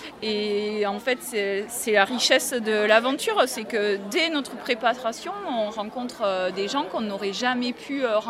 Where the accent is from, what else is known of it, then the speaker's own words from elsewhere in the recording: Toulouse, Occitanie, France; c'est parce qu'on est de Toulousains, malgré le numéro de notre équipe.